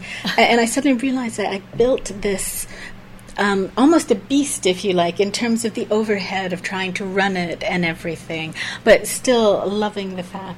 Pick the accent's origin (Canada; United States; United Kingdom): Canada; moved away; Well, I came over from Canada far too long ago for me to want to mention.